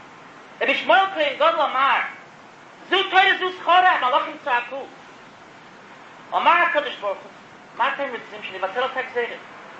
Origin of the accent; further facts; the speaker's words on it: United States; אני אמריקאי, אני יודע מה זה.